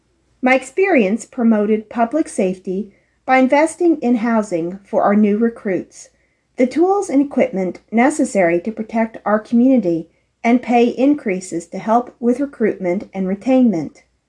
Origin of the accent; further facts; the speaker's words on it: Midland, Texas, United States; I'm running for City Council District 4. I was born and raised in Midland.